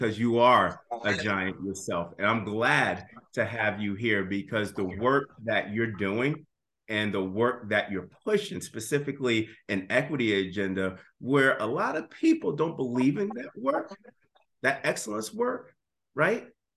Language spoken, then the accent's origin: English; Northeast, United States; Now, I'm from the Northeast, okay?